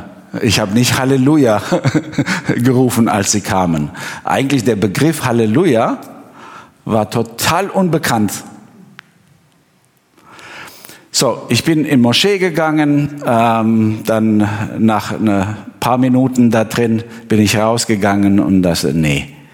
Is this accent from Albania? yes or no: yes; Pogradec, Korçë County, Albania; die für einige Wochen in meiner Heimatstadt in Pogradec geholfen haben